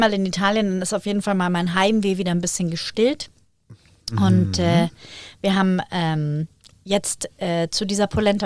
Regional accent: Germany; also born or lived in Northern Italy; eigentlich bin ich Deutsche, aber ich habe halt in Norditalien gelebt und da auch viel gearbeitet und habe aber hauptsächlich, also da viel mit Süditalienern, die italienische Sprache gelernt

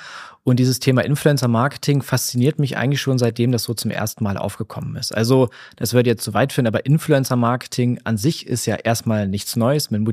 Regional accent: Braunschweig, Lower Saxony, Germany; ich bin aus Braunschweig, weile aber häufig in der Landeshauptstadt und fühle mich hier auch sehr wohl.

